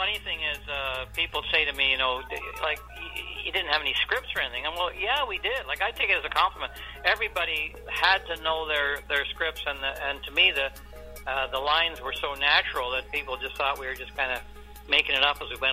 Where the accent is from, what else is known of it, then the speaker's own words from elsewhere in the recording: Canada; I'm Canadian